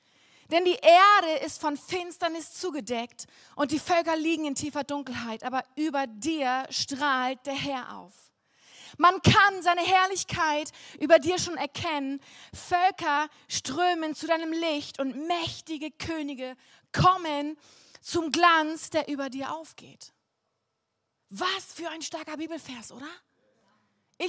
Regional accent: Flensburg, Schleswig-Holstein, Germany; moved away as an adult; Ich komme ursprünglich aus Flensburg und das werde ich nachher kurz erzählen. Ich wollte nie wieder nach Flensburg, nachdem ich Abi gemacht habe und ein paar Jahre im Ausland war.

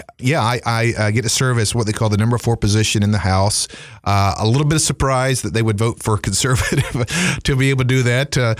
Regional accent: Greensboro, North Carolina, United States; like in my hometown of Greensboro at Woolworth, where that took place.

